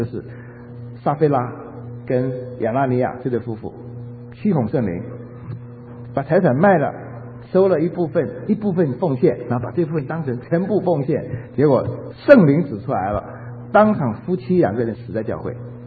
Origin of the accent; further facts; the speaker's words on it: China; 我们中国人大概都是如此，世界上所有人都是这样子哈。